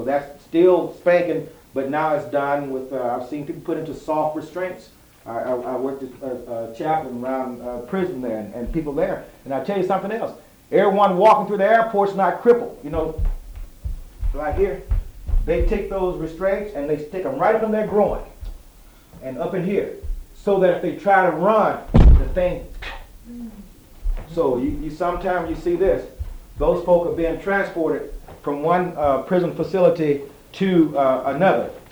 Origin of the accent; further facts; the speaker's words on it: United States; born there; I'm an American, I was born here.